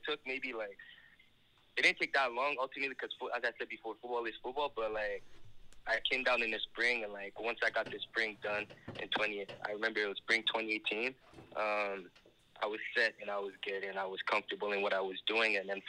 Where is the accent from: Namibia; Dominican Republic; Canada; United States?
Canada; being Canadian, you know, we're coming, you know, from a different country and then going to the States on a full scholarship